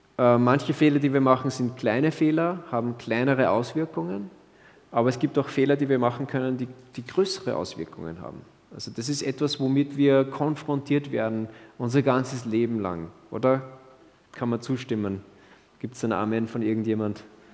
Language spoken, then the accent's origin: German; Austria; wir sind ja Österreicher, wir reden ja nicht Englisch, also zum Teil